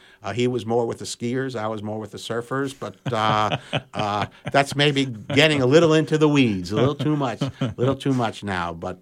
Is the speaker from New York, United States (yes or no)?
no; West Orange, New Jersey, United States; But then I was born and raised in the Oranges, in West Orange.